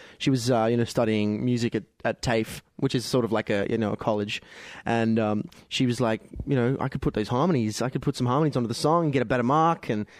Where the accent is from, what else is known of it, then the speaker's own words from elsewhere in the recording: Australia; Well, I'm from down south. No, we're from Australia.